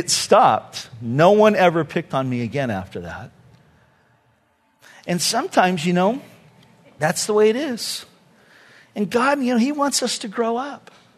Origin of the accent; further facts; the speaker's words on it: Santa Ana, California, United States; Okay, I grew up in Santa Ana. It was a rough place.